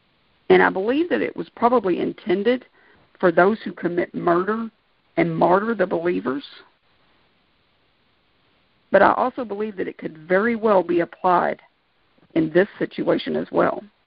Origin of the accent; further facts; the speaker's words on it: Kentucky, United States; Now, I'm from Kentucky. You know, we're kind of down in the South.